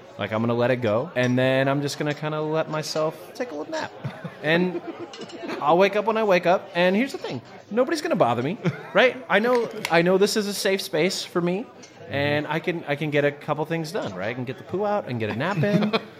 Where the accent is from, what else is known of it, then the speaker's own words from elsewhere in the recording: Dallas, Texas, United States; So I grew up in Dallas, and my folks were both in technology, so we always had computers at the house.